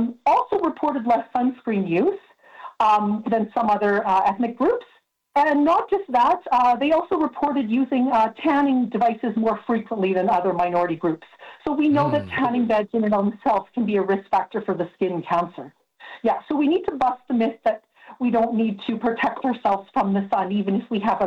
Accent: Canada; and I'm Canadian, okay, we use many different terms.

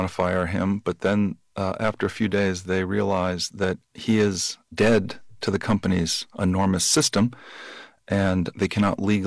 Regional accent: Boston, Massachusetts, United States; but I grew up in Boston, and my parents always read the Boston Globe obituaries.

